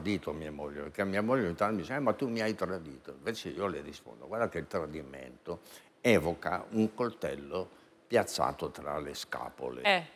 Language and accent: Italian; Bergamo, Lombardy, Italy; A me, io che sono di Bergamo, mi chiamano Polentone, me ne frega niente.